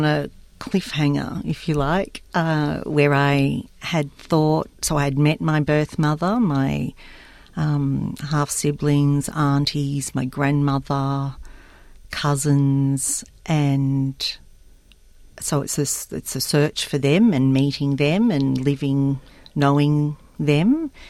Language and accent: English; Newcastle, New South Wales, Australia; I grew up in Newcastle, a very Anglo-oriented city in New South Wales, north of Sydney, and I did not know any people other than Anglo people.